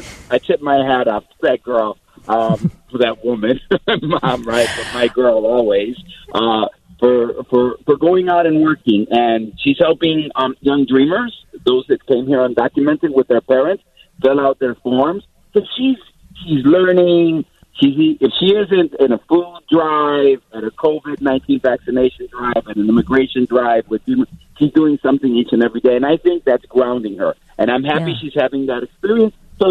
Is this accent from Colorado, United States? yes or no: no; Chicago, Illinois, United States; I'm still a Chicagoan who loves the city of Chicago